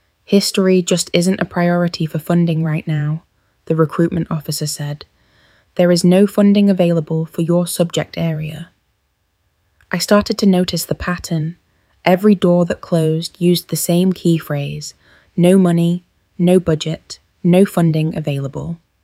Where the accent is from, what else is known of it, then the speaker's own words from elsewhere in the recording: Coventry, West Midlands, United Kingdom; I grew up in Tile Hill with my mum working as a teaching assistant and my dad driving buses for the council